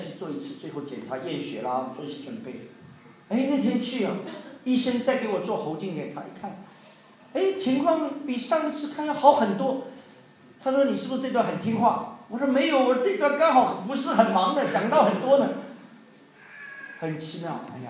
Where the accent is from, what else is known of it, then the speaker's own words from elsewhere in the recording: China; 他倾倒他的全部的生命在我们中国人的身上